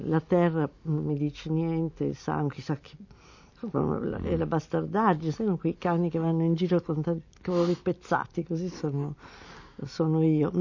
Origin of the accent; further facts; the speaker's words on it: Trieste, Friuli-Venezia Giulia, Italy; born there; mia madre era figlia di un ufficiale austriaco, mio padre era dalmata. Siamo nati a Trieste, ci sono ascendenze ungheresi